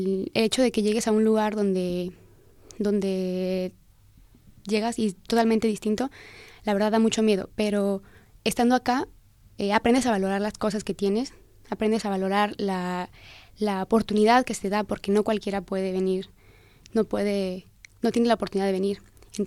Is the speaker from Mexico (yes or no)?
yes; Mexico; todo lo que hagamos estando aquí o fuera del país nos representa como mexicanos